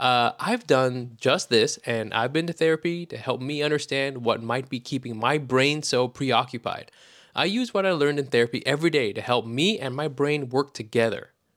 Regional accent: Brooklyn, New York, United States; because I'm from Brooklyn, I have to like rep a certain kind of...

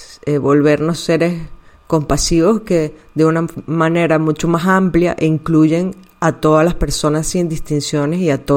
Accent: Venezuela; also born or lived in Mexico; now in Spain; también soy inmigrante, ya tengo unos 20 años de inmigrante. Soy venezolana. Luego viví en México, que fui inmigrante en México también. Luego me hice mexicana, luego me vine a España, ahora soy catalana, adoptada.

